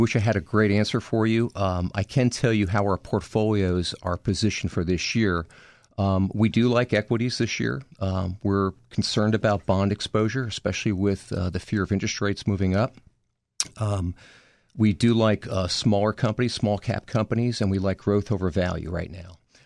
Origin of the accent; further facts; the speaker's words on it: New Jersey, United States; now in Washington, D.C., United States; I'm from New Jersey, New York area. I live down here in the Washington, D.C. area. It's about a five-hour car trip from here up to New York.